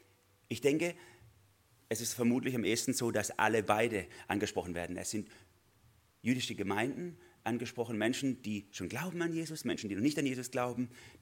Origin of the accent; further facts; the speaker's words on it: Germany; Ich bin Deutscher. Ich argumentiere erst und jubel dann.